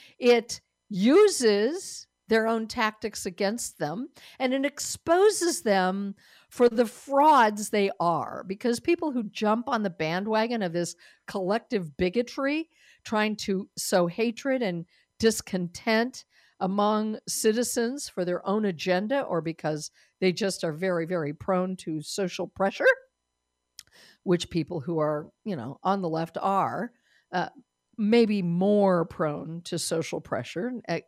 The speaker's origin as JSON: {"language": "English", "town": "Denver", "region": "Colorado", "country": "United States", "tie": "born or raised there", "moved": "yes", "said": "my home state, where I no longer live, Denver, Colorado is my home state. Denver, where I was born"}